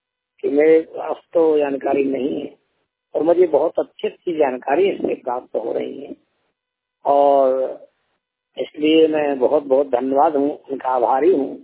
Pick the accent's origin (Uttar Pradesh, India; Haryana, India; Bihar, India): Uttar Pradesh, India; मैं जिला जालौन उत्तर प्रदेश यूपी के रहने वाला हूँ